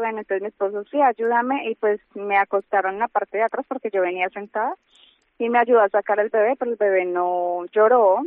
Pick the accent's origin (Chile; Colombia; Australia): Colombia; moved away as an adult; now in Palencia, Spain; Ok, sí, somos colombianos.